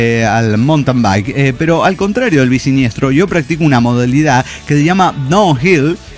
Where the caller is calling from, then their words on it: Zacatecas, Mexico; de Zacatecas, México.